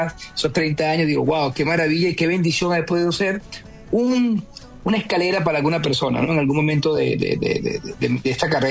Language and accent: Spanish; Chile; accent: Chilean; nadie creía en mí, con un acento chileno, viniendo de ahí, donde yo era conocido en mi país.